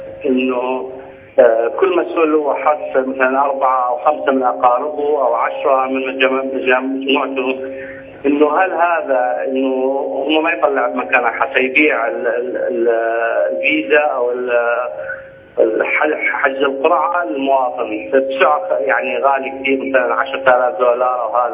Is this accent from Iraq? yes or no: yes; Iraq; سؤالي شيخ، عندنا بالعراق ريد على الحج التجاري